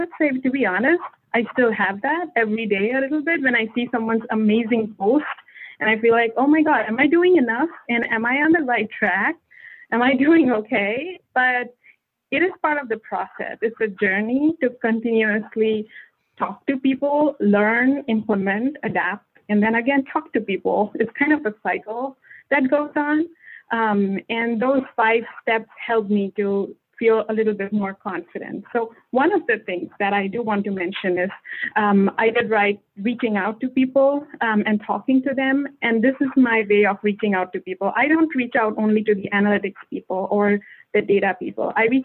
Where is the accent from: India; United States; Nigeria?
India; English is a second language; moved away as an adult; now in North America; You know, I come from India. I moved to North America 5 years ago.